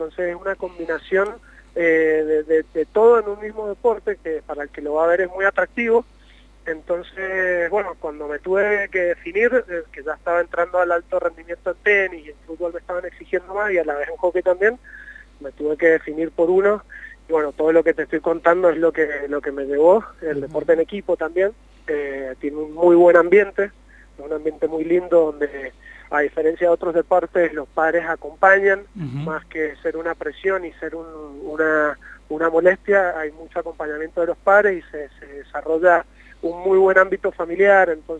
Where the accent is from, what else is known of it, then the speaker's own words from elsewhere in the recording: Argentina; todos somos argentinos